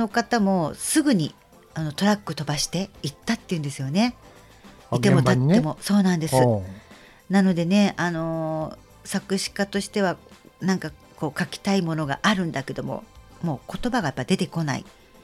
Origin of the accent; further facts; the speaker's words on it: Saitama, Japan; まあ、私本当に埼玉出身ですけど